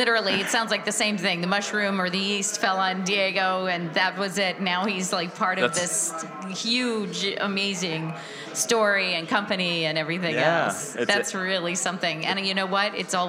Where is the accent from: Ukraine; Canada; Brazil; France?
Brazil; now in United States; I grew up in Brazil.